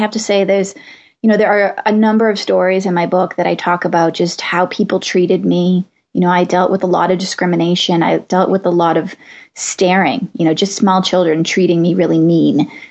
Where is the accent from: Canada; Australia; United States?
United States; Malden, Massachusetts; I grew up in Malden, Massachusetts.